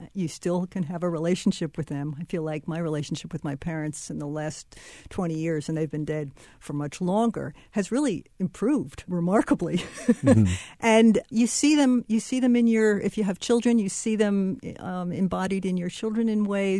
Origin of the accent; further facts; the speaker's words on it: New Jersey, United States; Well, growing up in New Jersey in the mid-50s, early 60s, I was surrounded by cars. We lived in a tiny little enclave industrial suburb just outside of Newark